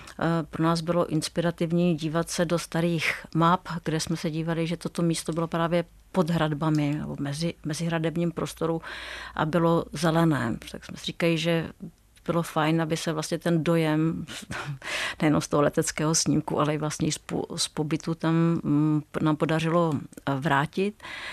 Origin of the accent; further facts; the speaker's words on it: Luhačovice, Zlín Region, Czechia; jsem dojížděla z Luhačovic a tenkrát to vlastně byl Gottwaldov.